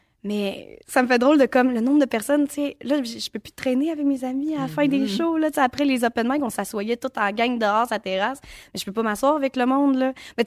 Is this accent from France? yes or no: no; Gatineau, Quebec, Canada; Tu sais, je viens de Gatineau.